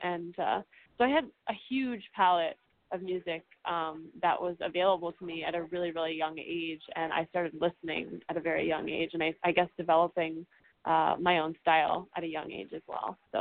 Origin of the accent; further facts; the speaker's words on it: Connecticut, United States; born there; also born or lived in London; because I was born in Connecticut. A lot of my base is in Connecticut and New York